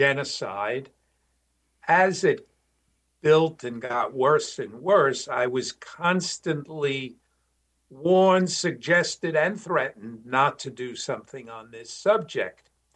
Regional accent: New York, United States; I'm a New Yorker. I'm a New York Jew, which is a particular subset of New Yorkers and Jews.

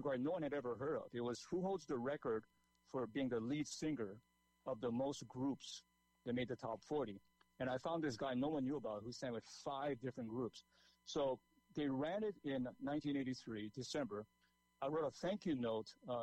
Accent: Hilo, Hawaii, United States; I grew up in Hilo, Hawaii, and in the seventh grade, from January 1975, I started sitting down and listening to American Top 40 3 hours every Saturday night.

